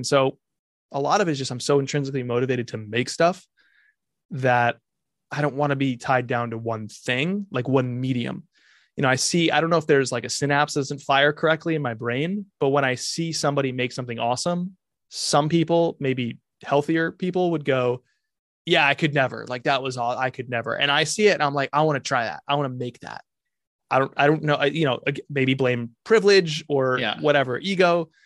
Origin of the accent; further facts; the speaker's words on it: Branford, Connecticut, United States; You know, I'd take them to my hometown where I grew up in Brantford, Connecticut.